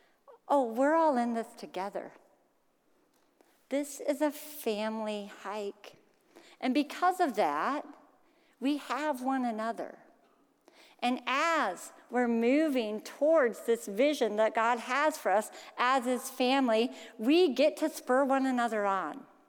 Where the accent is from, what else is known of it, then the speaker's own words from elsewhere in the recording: Iowa, United States; because we're from Iowa and we didn't know you're not supposed to eat all the snacks.